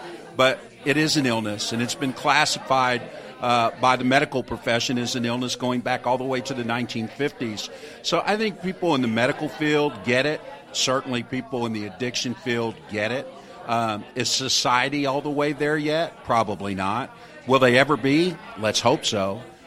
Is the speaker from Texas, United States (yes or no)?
yes; Texas, United States; I grew up in Texas. It was a kind of a cultural thing.